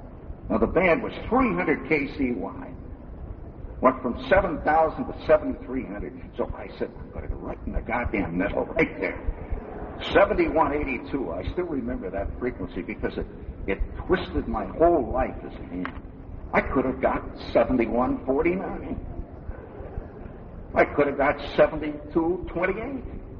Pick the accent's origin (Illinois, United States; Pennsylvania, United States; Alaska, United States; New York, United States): Illinois, United States; Chicago; I was growing up in the Chicago area, and they had a great store.